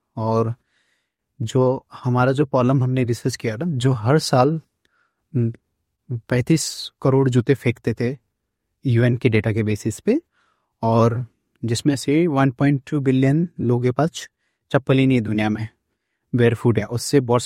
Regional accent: Uttarakhand, India; now in Mumbai, India; मैं उत्तराखंड का रहने वाला हूँ। 2007 में मुंबई आया था हीरो बनने के लिए, एक्टर बनने के लिए।

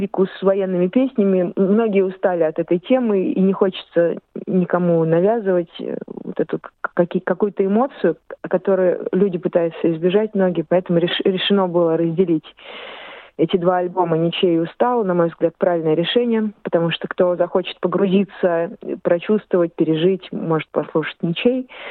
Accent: Moscow, Russia; born there; я хоть родилась в Москве, но посмотрела много, прочувствовала много. Люблю русскую культуру, горжусь принадлежностью к ней.

